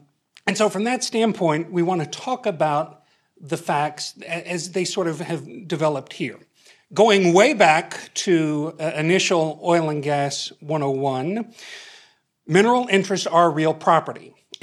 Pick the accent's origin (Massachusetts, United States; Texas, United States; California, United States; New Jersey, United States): Texas, United States; now in Midland, United States; I grew up in West Texas. My great-grandfather was a roustabout. My grandfather was a roustabout. My father was a roustabout.